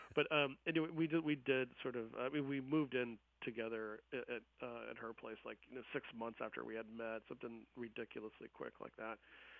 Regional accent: Texas, United States; now in Seattle, United States; I grew up Mexican Catholic in South Texas, like I mentioned, and you know, moving to Seattle, it was a journey of reinvention for me.

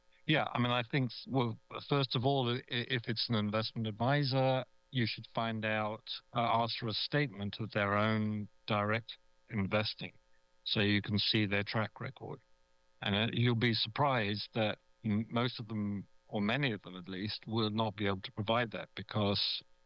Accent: United Kingdom; I'm also British.

